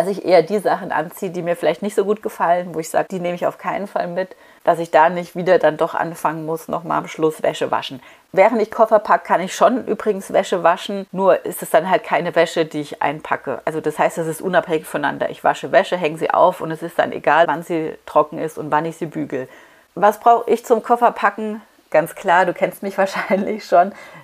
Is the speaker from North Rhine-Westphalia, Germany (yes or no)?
no; Munich, Bavaria, Germany; ich habe ja in meiner Jugend in München gewohnt